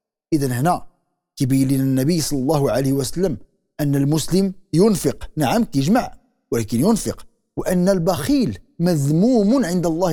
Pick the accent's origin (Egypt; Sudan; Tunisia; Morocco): Morocco; كنستحضروا هنا واحد المثال عظيم جدا عندنا في المغرب